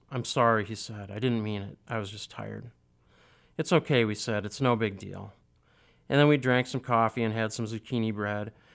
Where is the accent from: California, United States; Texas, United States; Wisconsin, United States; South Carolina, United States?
Wisconsin, United States; I'm from Wisconsin originally, which I think is pretty exotic if you look around.